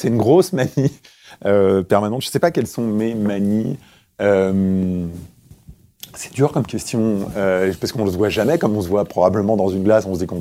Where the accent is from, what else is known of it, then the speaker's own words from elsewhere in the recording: Créteil, Île-de-France, France; Je suis né à Créteil et j'ai grandi à Créteil.